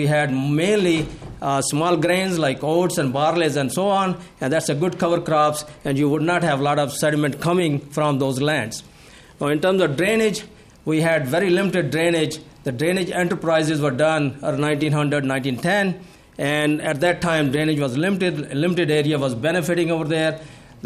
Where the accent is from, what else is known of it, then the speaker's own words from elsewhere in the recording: India; now in Minnesota, United States; I've been here in Minnesota since 72. I'm originally from India. Came here in the U.S., got my PhD at Utah State, and since 72 I have been here.